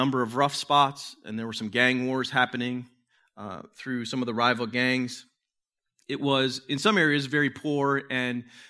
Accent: Waukegan, Illinois, United States; I was from Waukegan, which is the town where I grew up. Waukegan's basically just a lower to middle class town near Chicago on the north side.

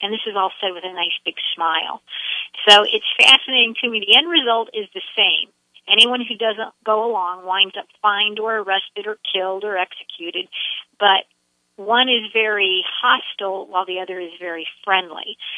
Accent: Midwest, United States; I am not from New York City originally. I'm from the Midwest, and when I go home, very interesting to me to observe the police state there.

